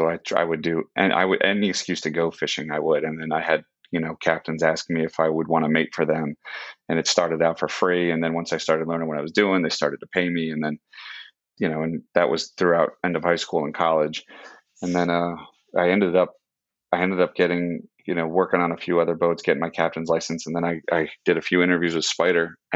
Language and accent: English; Annapolis, Maryland, United States; also born or lived in Outer Banks, North Carolina; I grew up on the Chesapeake Bay and grew up a little bit in North Carolina in the Outer Banks. My dad was a Secret Service agent, so that's why we lived in Annapolis and lived on the Chesapeake Bay